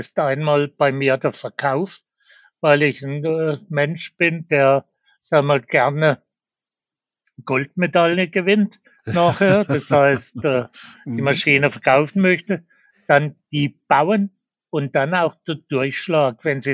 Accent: Schwanau, Baden-Württemberg, Germany; auch schon in Schwanau, in meiner Heimatgemeinde, gebaut haben, das Büro gebaut haben und die erste Bauetappe

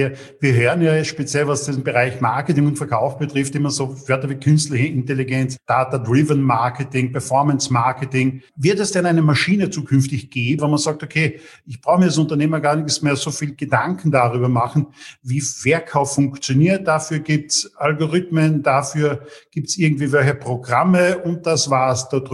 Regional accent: Bavaria, Germany; ja, als Bayer ist ganz klar, ne?

